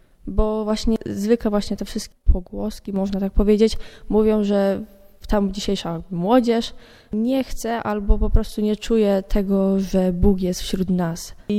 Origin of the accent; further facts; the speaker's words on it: Mikorzyn, Greater Poland Voivodeship, Poland; Z Mikorzyna.